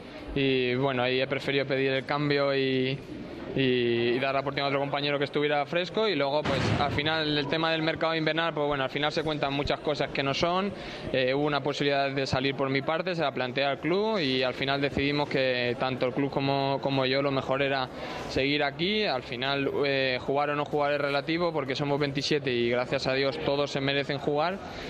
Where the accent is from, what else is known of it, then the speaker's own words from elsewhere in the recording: Madrid, Community of Madrid, Spain; soy muy feliz en Madrid porque yo soy de Madrid